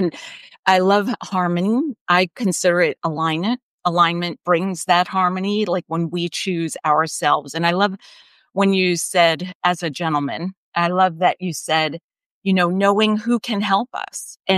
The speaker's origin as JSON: {"language": "English", "region": "New York", "country": "United States", "said": "And I think for me, I'm a New Yorker, right? So I move in a rapid speed."}